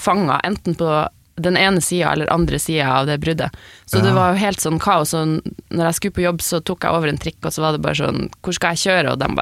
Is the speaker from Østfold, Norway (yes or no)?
no; Alta, Finnmark, Norway; now in Oslo, Norway; Jeg kommer ofte hjem til Alta, jeg elsker å være der, og har liksom egentlig hatt lyst til å flytte hjem hele tiden. Men så flytta hele bandet ned til Oslo.